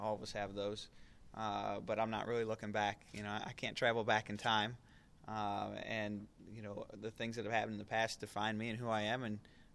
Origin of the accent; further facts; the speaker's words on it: Detroit, Michigan, United States; Yeah, growing up. Well, I was from Detroit, so, you know, hockey's a pretty big deal in Detroit.